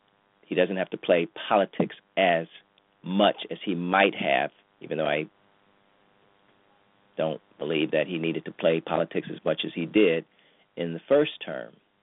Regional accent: Cleveland, Ohio, United States; now in New Jersey, United States; from California to Texas to Ohio, my hometown, Cleveland.

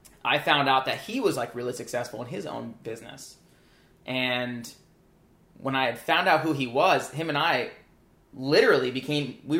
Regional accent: New Jersey, United States; I grew up in New Jersey, for those of you who don't know.

